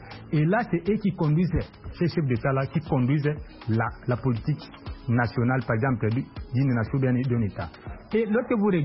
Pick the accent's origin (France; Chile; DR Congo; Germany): DR Congo; chez moi, en RDC